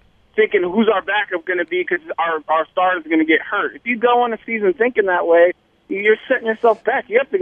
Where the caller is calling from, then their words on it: Los Angeles, California, United States